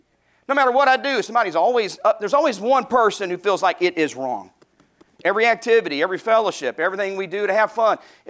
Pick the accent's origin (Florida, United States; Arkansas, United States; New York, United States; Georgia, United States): Arkansas, United States; Now, I was raised in Arkansas before that.